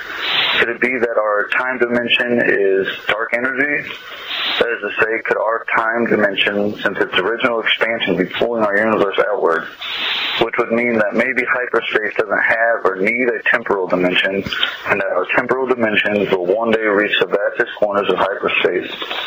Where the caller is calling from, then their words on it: Combs, Illinois, United States; I'm calling from Combs, Illinois